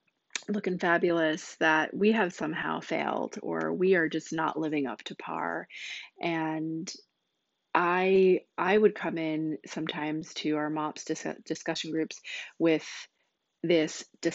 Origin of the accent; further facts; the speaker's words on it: New Jersey, United States; So I was born and raised in New Jersey.